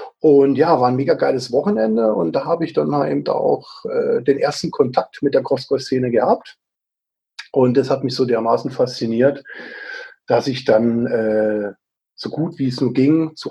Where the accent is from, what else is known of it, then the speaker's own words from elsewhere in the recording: Berlin, Germany; born there; now in Stuttgart, Germany; gebürtig aus Berlin, lebe seit etwas über 30 Jahren im Stuttgarter Raum